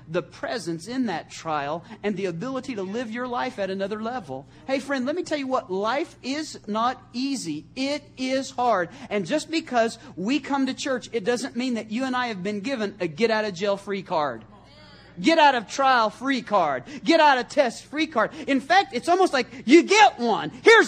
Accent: New Mexico, United States; moved away; I came from New Mexico. Some of you are like, so?

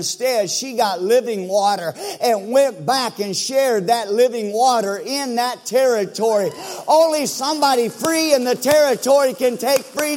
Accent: Sweeney, Texas, United States; But I'm from Sweeney, and so y'all pray for me.

